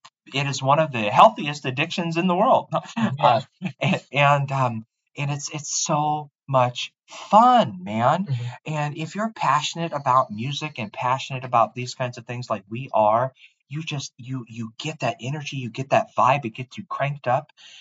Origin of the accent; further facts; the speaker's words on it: Portland, Oregon, United States; I was supposed to go to Marshall High School. I grew up in Southeast Portland in the Lentz neighborhood. My neighborhood school was Marshall High School.